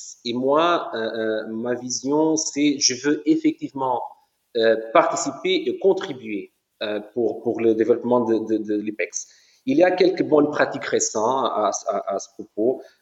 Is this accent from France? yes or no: no; Portugal; Par exemple, chez nous au Portugal, on fait maintenant un ensemble d'événements nationaux